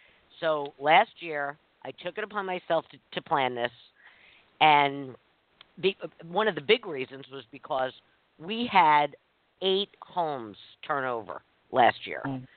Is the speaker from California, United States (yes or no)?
no; New York City, New York, United States; I grew up in New York City, and when I grew up there, we had they walked a beat